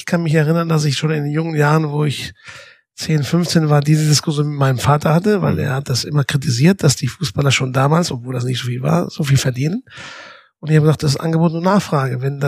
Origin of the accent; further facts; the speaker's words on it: Spain; German is a second language; Ich bin Spanier.